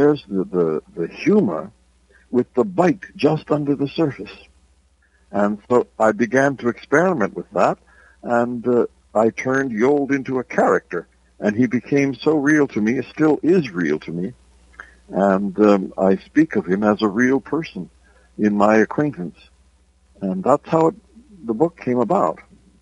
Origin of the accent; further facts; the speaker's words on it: Hamilton, Ontario, Canada; also born or lived in Niagara Falls; Well, I began in Hamilton, where I mostly was raised. I was born in Niagara Falls, and then the family moved to Hamilton, and that's where I spent a lot of my first years.